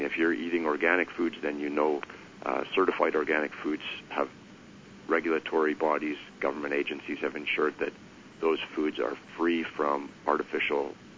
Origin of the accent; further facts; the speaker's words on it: Alberta, Canada; I grew up in Alberta eating a tremendous amount of beef as a child because my uncle had a cattle ranch.